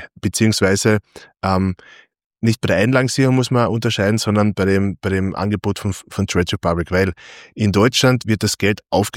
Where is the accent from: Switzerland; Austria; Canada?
Austria; Vienna; Also für uns als Wiener oder in Wien Lebende, das Wiener U-Bahn-Netz ist so easy